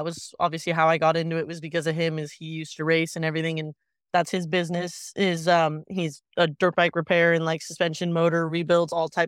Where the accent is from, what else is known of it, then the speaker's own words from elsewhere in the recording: Redwood City, California, United States; I'm 20 years old. I'm from Redwood City, California, NorCal.